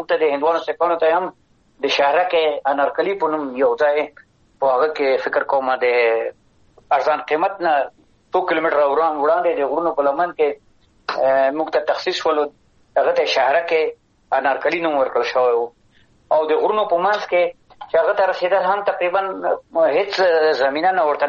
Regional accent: Afghanistan; تر څو چې په دې خبرو د دوی په ذهن کې باید هغه شی وي چې زه افغان یم د افغانستان یم

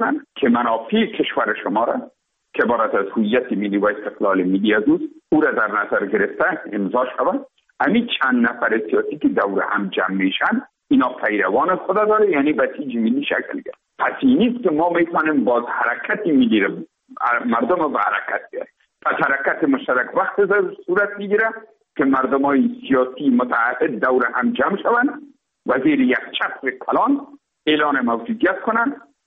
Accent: Afghanistan; ما افغان هستیم.

